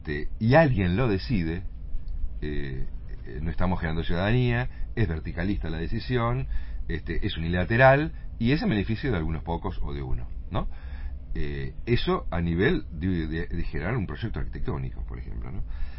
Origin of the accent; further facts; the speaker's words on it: La Plata, Buenos Aires Province, Argentina; Pero los que nacimos en La Plata, la queremos mucho